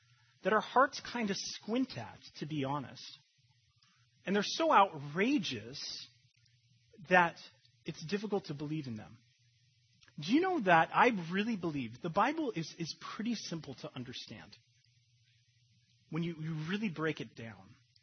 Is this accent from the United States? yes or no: yes; Phoenix, Arizona, United States; You see, I grew up in Phoenix, Arizona. It's the Valley of the Sun.